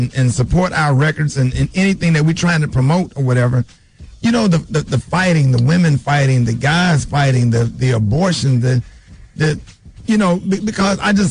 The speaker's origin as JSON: {"language": "English", "town": "Birmingham", "region": "Alabama", "country": "United States", "said": "I'm a historian, and I'm from Birmingham, Alabama, and I understand black history"}